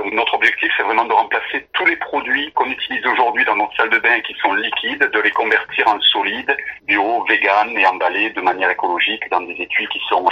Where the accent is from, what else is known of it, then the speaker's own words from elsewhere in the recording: Provence-Alpes-Côte d'Azur, France; ils n'ont pas la chance d'être chez nous en Provence